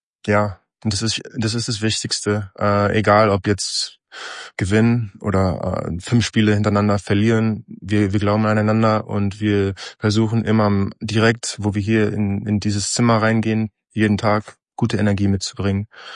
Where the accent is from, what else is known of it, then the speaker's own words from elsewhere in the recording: Berlin, Germany; als Berliner